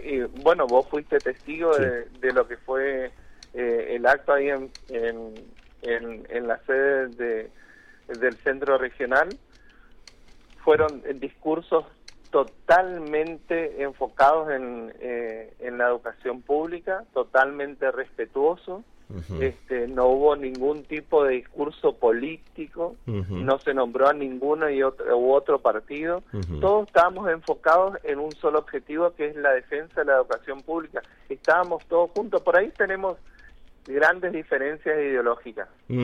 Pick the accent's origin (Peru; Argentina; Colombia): Argentina